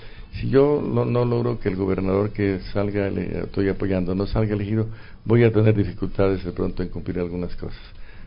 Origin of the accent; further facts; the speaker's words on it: La Florida, Nariño, Colombia; Yo soy de la Florida, soy de esta región, ¿no? Tengo algunos familiares … acá en el tambo.